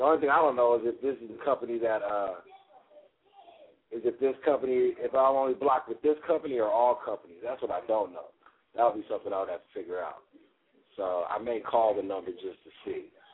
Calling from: Las Vegas, Nevada, United States; Like I say, I'm calling from Vegas.

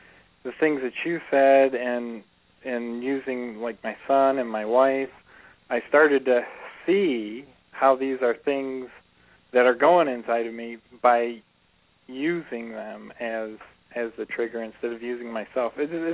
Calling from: Lansing, Michigan, United States; From Lansing.

